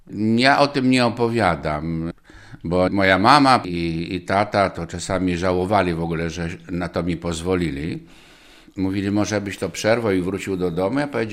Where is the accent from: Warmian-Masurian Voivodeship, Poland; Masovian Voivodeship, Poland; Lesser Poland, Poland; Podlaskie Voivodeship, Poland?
Podlaskie Voivodeship, Poland; born there; Urodziłem się na tej ziemi białostockiej. To jest dość odległa data, 48 rok, więc troszeczkę już mam lat.